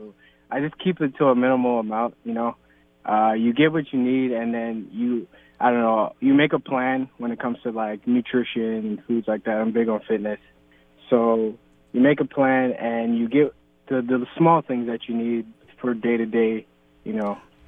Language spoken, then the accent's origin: English; New York, United States; now in Seattle, United States; because I come out of here from New York, but I got a good job set up out here